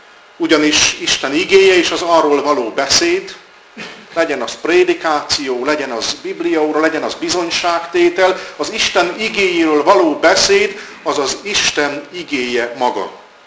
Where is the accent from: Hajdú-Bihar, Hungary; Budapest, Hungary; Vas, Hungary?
Hajdú-Bihar, Hungary; Debrecen; Én homokkerti vagyok, Debrecen homokkerti részén nőttem föl.